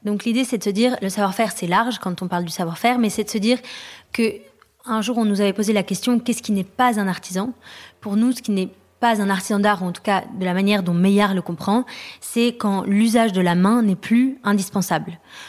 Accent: France; on est arrivé à Paris avec Alfred en 2020, on est rentré à Paris puisqu'on est français, mais on a habité longtemps à l'étranger.

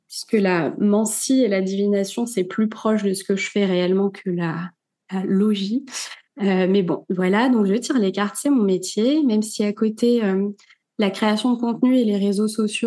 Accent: Normandy, France; also born or lived in Paris; now in Nice, France; j'ai 33 ans, je suis normande mais je vis à Nice après avoir vécu plus de 10 ans à Paris.

